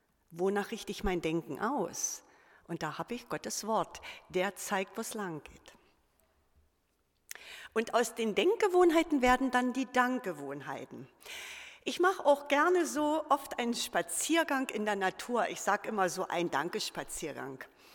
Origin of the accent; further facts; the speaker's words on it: Lusatia, Germany; ich komme auch so vom Dorf, aus der Lausitz, das ist meine Heimat